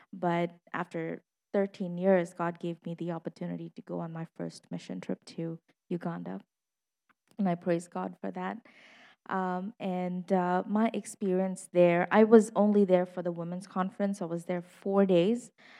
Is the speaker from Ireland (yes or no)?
no; India; now in Lake Orion, United States; I am I'm Indian like Sue, but not the same kind of Indian. I am Asian Indian. I'm from the country of India.